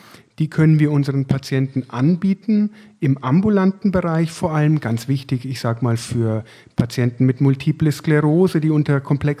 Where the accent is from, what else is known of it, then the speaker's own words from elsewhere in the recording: Bavaria, Germany; moved away as an adult; now in Essen, Germany; Ich bin damals von Würzburg, sozusagen als Franke, als hausechter Franke, hierher gewechselt in das Ruhrgebiet